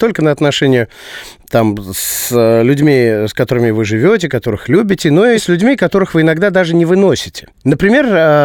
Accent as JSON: {"language": "Russian", "country": "Armenia", "said": "Нет, Ев, просто ты блондинка, а я армянин. Лысый."}